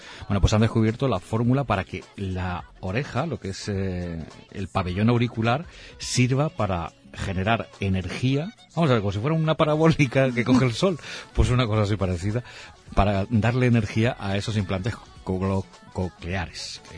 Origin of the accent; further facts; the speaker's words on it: Spain; Sí, aquí somos españoles.